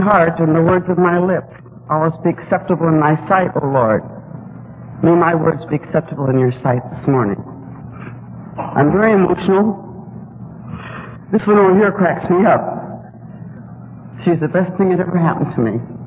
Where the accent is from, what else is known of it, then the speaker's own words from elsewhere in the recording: Reno, Nevada, United States; I am a native Nevadan. I was born and raised in Reno. And this is the first time I've been privileged to speak in my home state.